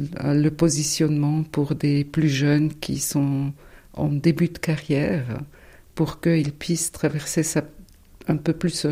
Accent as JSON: {"language": "French", "region": "German-speaking Switzerland", "country": "Switzerland", "second_language": "French", "said": "Je suis suisse-allemande d'origine italienne"}